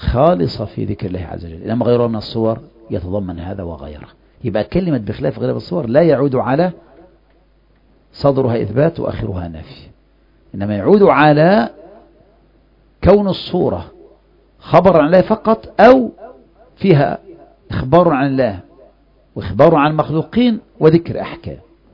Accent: Egypt; نحن مصريين طبعا، نحن مصريون ما نترك شيئا

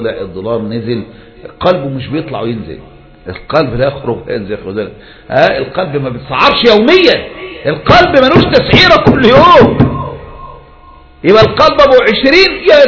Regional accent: Egypt; مستوى معيشة الفرد عندنا في مصر لا تضارع هذا

